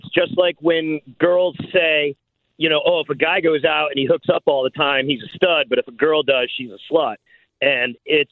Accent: Ireland; I'm Irish.

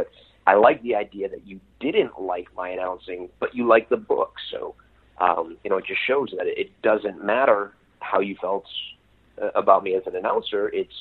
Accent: Chicago, Illinois, United States; at my hometown, Chicago, in that arena where I grew up going to shows

